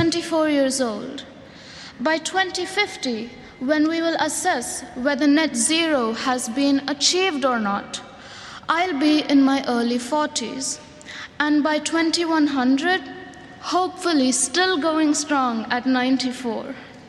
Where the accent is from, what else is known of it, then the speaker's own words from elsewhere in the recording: India; I'm not just a girl from India.